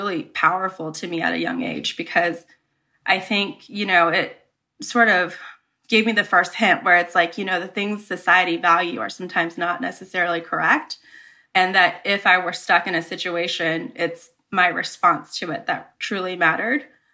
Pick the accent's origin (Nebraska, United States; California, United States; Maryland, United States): California, United States; Bakersfield; But yeah, I grew up in Bakersfield.